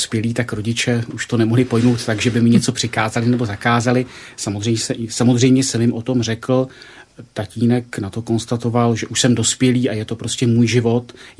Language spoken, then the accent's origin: Czech; South Moravian Region, Czechia; Já jsem z Jižní Moravy, jsem z tradiční katolické rodiny